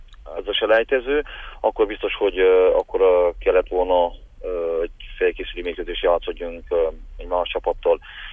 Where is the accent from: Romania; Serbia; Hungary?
Romania; Székely Land; úgyhogy itt születtem, itt nőttem fel, és büszke vagyok a nemzetemre, és ezt büszkén képviselem Székelyföldöt.